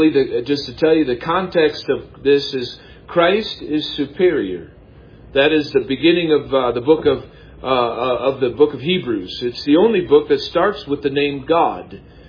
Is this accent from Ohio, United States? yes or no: yes; Brunswick, Ohio, United States; I was born in America where the gospel was there. Thank you, Lord, that you got me into a family where they went to church. And my earliest memories of going to church down at People's Baptist Church in the place called Brunswick, Ohio